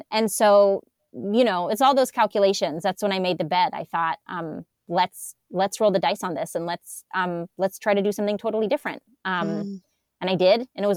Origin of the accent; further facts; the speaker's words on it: California, United States; also born or lived in New York / Argentina / Arizona / North Carolina; I was born in New York. I grew up in California. Then I lived in Argentina for a bit. Then I moved to New York again. Then I moved to Arizona and then North Carolina.